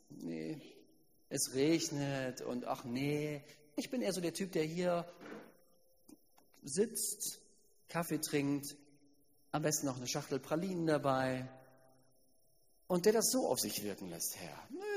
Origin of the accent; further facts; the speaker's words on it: Germany; Ich bin halt auch Deutscher. Ich muss mir selbst treu bleiben.